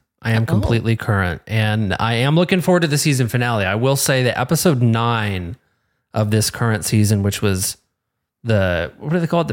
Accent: Midwest, United States; Like, growing up in the Midwest, I always gravitated towards shows that got me out of the Midwest.

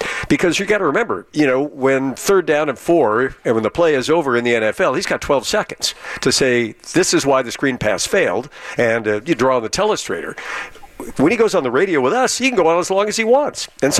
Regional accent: Alameda, California, United States; I went into my hometown bookstore this morning in Alameda

